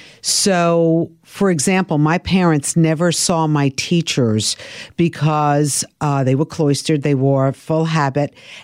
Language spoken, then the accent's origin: English; Brooklyn, New York, United States; And growing up in Brooklyn, I always watched Eyewitness News, and there was a woman on the Eyewitness News team, Roseanne Scamadella.